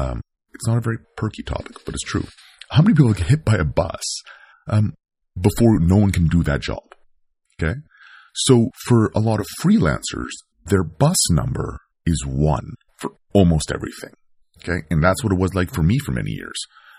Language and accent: English; Canada; I'm from Canada